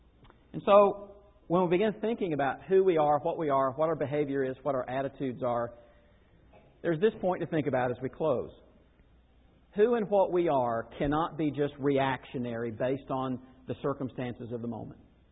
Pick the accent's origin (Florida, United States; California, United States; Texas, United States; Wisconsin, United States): Florida, United States; Where I grew up in Florida, we had a yard that was filled with all kinds of fruit trees and various kinds of citrus trees.